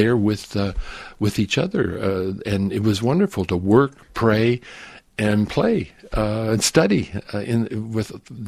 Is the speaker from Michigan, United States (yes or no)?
no; Wapakoneta, Ohio, United States; In a small little city called Wapakoneta, an old Indian village.